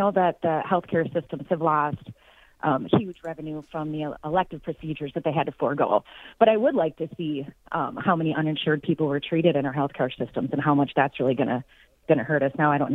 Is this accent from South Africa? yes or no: no; Sioux Falls, South Dakota, United States; Well, I grew up in Sioux Falls. I've lived here my whole life.